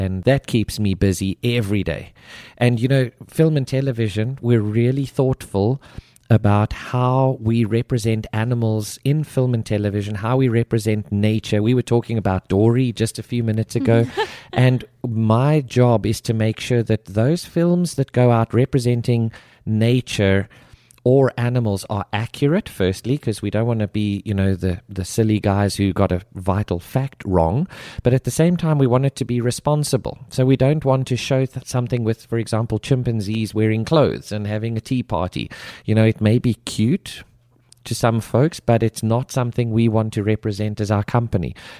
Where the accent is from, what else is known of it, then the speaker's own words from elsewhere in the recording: South Africa; I studied in South Africa. I grew up, born and raised in South Africa, fantastic country.